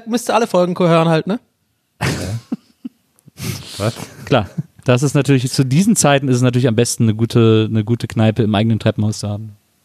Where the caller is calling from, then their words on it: Reutlingen, Baden-Württemberg, Germany; Ich komme aus Reutlingen, wohne aber mittlerweile in Tübingen